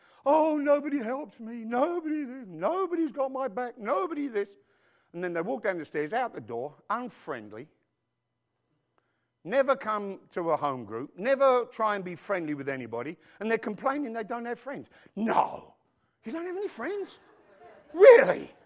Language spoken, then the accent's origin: English; England, United Kingdom; I'm an Englishman